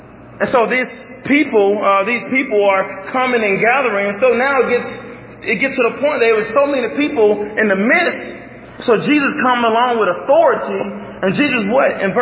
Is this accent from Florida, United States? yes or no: no; Arkansas, United States; I'm from Arkansas, I like to fish.